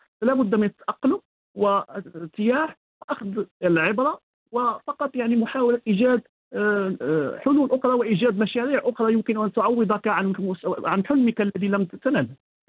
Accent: Asilah, Tanger-Tetouan-Al Hoceima, Morocco; وكان ذلك في مدينتي، مدينة الأصيلة

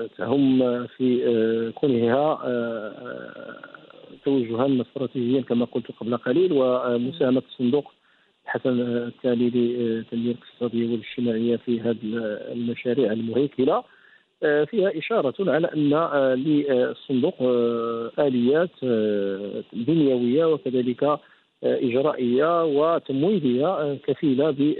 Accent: Morocco; نموذج يجب أن نفتخر به كمغاربة

